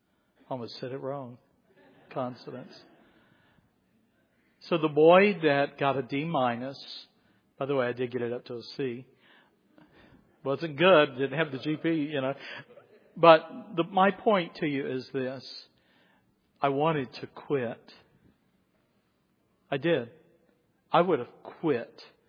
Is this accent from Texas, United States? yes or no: no; South Carolina, United States; accent: Southern; Now, I grew up in South Carolina. I had never been around Northerners at all.